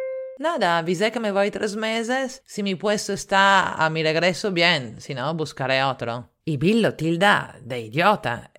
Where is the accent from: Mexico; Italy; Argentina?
Italy; Spanish is a second language; now in Lima, Peru; italiana en Lima